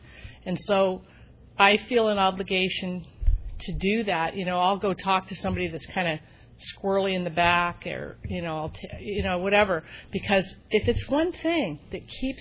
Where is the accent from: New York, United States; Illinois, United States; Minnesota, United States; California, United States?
California, United States; I got to say, you guys, I'm from Orange County